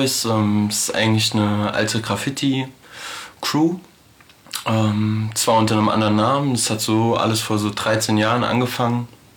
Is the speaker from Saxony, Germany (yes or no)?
no; Frankfurt, Hesse, Germany; wir sind halt alle in Frankfurt aufgewachsen